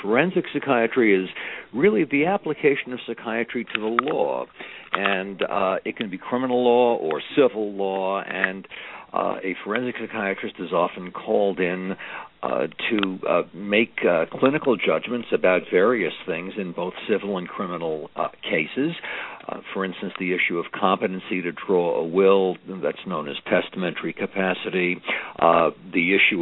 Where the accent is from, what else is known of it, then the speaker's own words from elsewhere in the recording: Brooklyn, New York, United States; I was in the Army, and I came from Brooklyn, New York, which is where Roddy comes from.